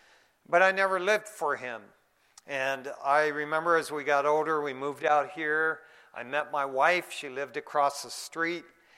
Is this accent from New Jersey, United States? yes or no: no; East Detroit, Michigan, United States; growing up in East Detroit, Michigan, I was religious. I was Lutheran.